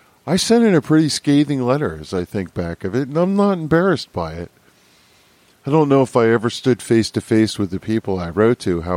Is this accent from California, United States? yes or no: no; New Jersey, United States; And I remember going to EAS, and people from other states, when hearing that I was from New Jersey, asked me what the heck it was about this legislation.